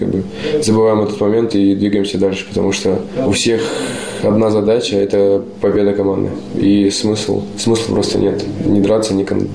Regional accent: Perm, Perm Krai, Russia; also born or lived in Kungur; Но родился я в Перми, и думаю, что я скорее пермяк, но начинал в Кунгуре

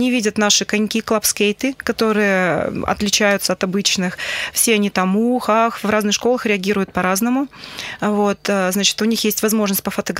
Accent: Krasnokamsk, Perm Krai, Russia; я сама из Краснокамска, и в свое время, значит, когда поступила в педагогический институт, в то время сейчас университет, да, то я, значит, приезжала на тренировки из Краснокамска.

